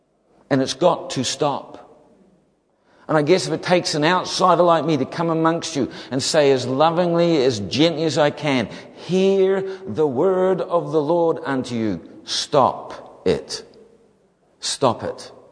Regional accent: New Zealand; I'm a Kiwi and we kind of, you know, black's black and white's white. We kind of say it how it is. It's a thing about New Zealanders.

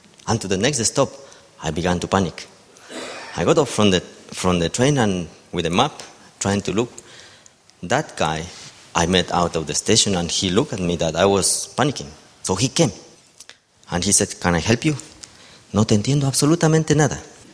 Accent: Ecuador; English is a second language; moved away as an adult; now in London, United Kingdom; At that time, I was only 2 weeks since I came from Ecuador, and I was staying with my brother-in-law

